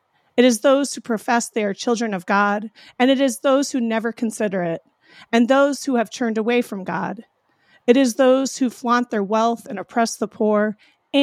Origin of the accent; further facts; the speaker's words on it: Iowa, United States; I found out that my parents decided to sell the farm that I grew up on in Iowa.